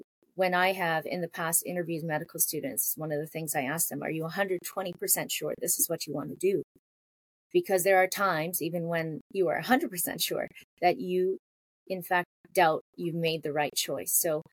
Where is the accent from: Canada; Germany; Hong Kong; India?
Canada; now in United States; I grew up in Canada, and in Canada, pediatrics is a specialty.